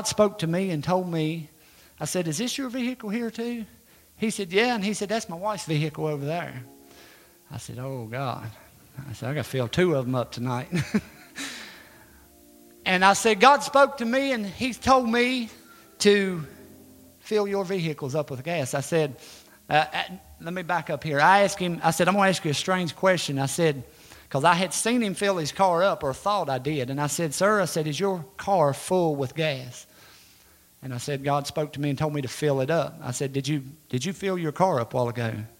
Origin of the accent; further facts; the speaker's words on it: Virginia, United States; telling me details about my hometown. He lived hundreds of miles away, and he was telling me about the history of where we was at right here in Virginia